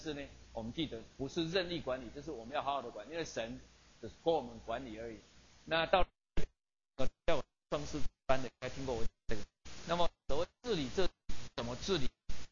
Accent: Taiwan; 那这个对我们台湾人很新的

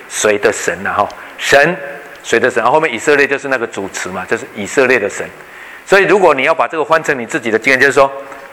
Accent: Taiwan; 所以我们台湾人的信仰其实对神还是有这样的一个大概的这样区别

